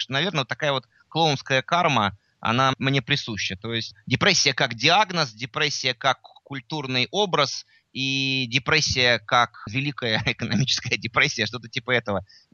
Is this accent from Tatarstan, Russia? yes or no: no; Moscow, Russia; Все-таки я не вырос там. Все-таки я вырос в Москве.